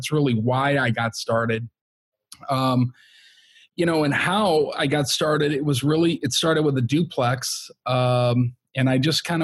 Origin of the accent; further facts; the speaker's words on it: Chicago, Illinois, United States; Growing up in Chicago, in the south suburbs of in apartment buildings my whole life.